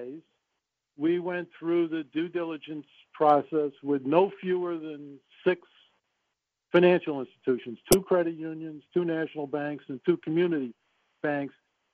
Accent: Bronx, New York, United States; moved away as an adult; I was born and raised in the Bronx a lot of years ago, and I went through college there, graduate of Manhattan College in the Bronx. And from there, I moved to Washington

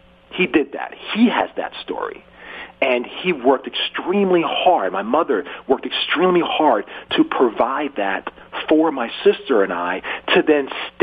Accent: New Jersey, United States; I grew up in Northwest New Jersey, and at that time, during the late 70s, early 80s, that was where nobody was.

